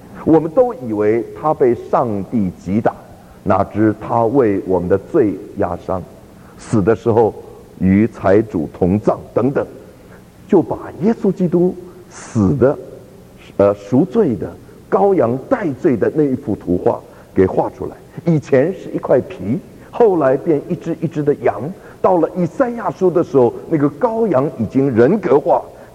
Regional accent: China; 我们中国人有四分之一的人口，那么大的土地，那么多的人口，耶稣为什么不生在我们中间

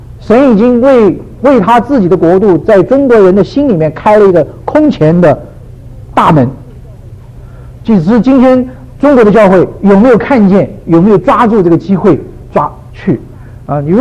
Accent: Taiwan; 我自己从台湾来的。

